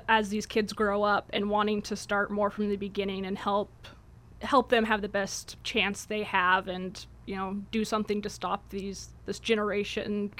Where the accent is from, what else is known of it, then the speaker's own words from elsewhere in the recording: Springfield, Oregon, United States; also born or lived in Ashland; I was born in Ashland, kind of raised all over there, but most of my time was in Springfield.